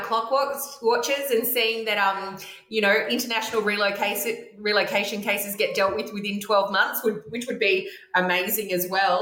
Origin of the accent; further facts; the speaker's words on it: Newcastle, New South Wales, Australia; We're pro Tamworth, even though I'm from Newcastle.